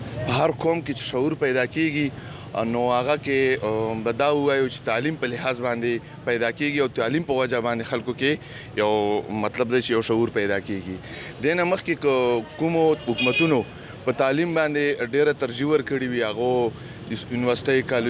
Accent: Khyber Pakhtunkhwa, Pakistan; جی زه خپله باندې د خیبر ایجنسی اوسیدونکی یم

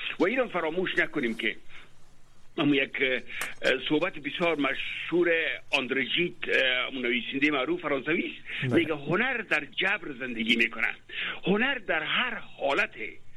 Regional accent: Afghanistan; moved away; من خودم یک نفر هستم که همین لحظه در خارج از افغانستان هستم.

